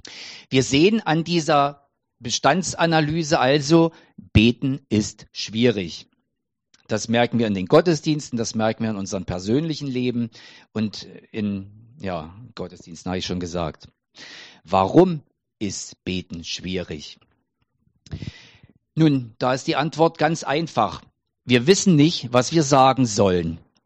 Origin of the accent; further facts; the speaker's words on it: Frankfurt, Germany; Also Magda und ich, wir kommen ja aus Frankfurt